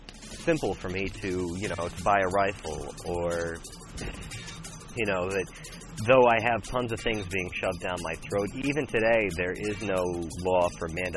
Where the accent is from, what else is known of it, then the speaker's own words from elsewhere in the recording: United States; One of the things about this show is it's really let me know some of the freedoms that as an American I do have.